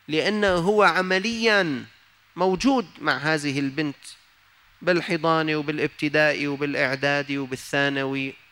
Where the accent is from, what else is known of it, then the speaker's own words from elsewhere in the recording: Syria; عندنا في سوريا